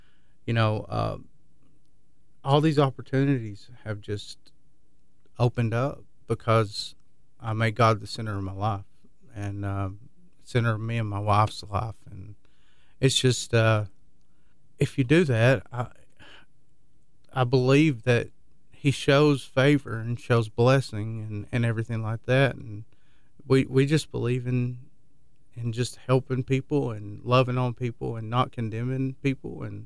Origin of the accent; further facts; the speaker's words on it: South Pittsburg, Tennessee, United States; I hail from, my hometown is called South Pittsburgh, Tennessee. It's a home of Lodge cast iron skillets.